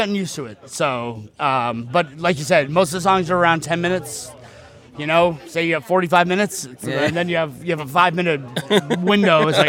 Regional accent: United States; So me being American, we don't really have many festivals in the States like you do in Europe here.

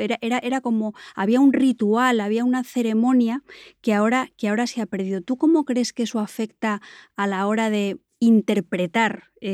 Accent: Benidorm, Valencian Community, Spain; Yo viví 8 años de mi infancia en Benidorm, y en Benidorm había cines de verano

